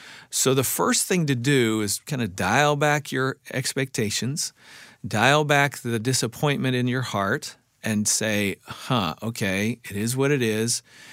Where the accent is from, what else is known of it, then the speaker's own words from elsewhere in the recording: Iowa, United States; I grew up in Iowa. I never heard that before, but that's awesome.